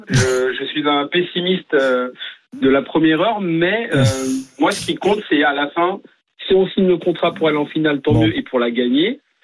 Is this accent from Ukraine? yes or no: no; France; Parce que je suis français d'abord, prioritairement